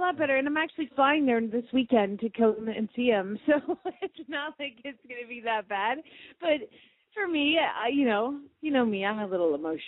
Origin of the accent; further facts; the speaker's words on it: Phoenix, Arizona, United States; from Phoenix, Arizona